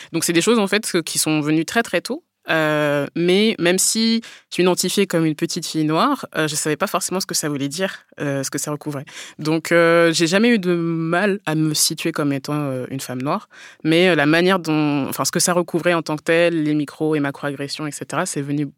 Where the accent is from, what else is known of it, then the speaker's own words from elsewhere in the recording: Orléans, Centre-Val de Loire, France; born there; Bah, je suis née à Orléans